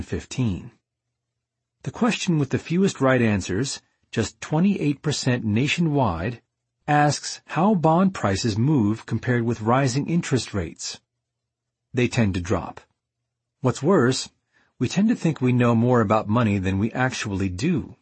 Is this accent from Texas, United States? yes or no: yes; Texas, United States; while my home state of Texas came in with a low, low 2.81.